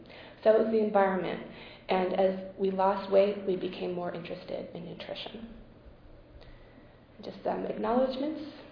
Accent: Los Angeles, California, United States; also born or lived in Manhattan Beach; I was born in East Los Angeles, not a very low income, but middle income family, and my whole family was fat.

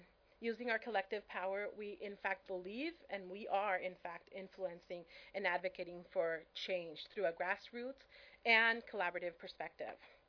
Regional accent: Venezuela; now in United States; I'm originally from Venezuela, so when I come to the table, I've been there, 14 years, and I'm still the new one on the block, right?

